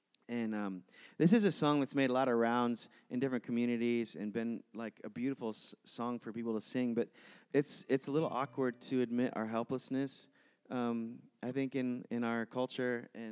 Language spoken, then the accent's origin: English; Iowa, United States; I grew up Lutheran in Iowa, and we never clapped in my church, but everyone wanted to.